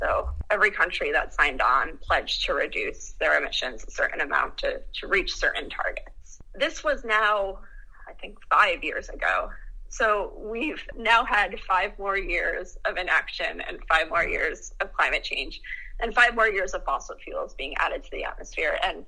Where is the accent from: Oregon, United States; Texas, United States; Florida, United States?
Oregon, United States; moved away as an adult; So I came from Oregon, and we saw big fires out there, and we always had fires